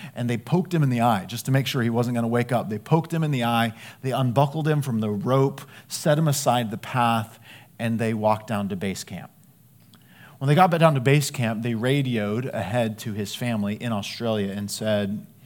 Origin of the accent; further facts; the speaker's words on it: Colorado, United States; I'm from Colorado originally, love the mountains.